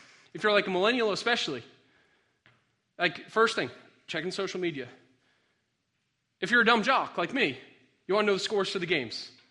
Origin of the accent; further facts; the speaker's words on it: Boston, Massachusetts, United States; But when we grew up skiing in Boston, we would get all psyched up.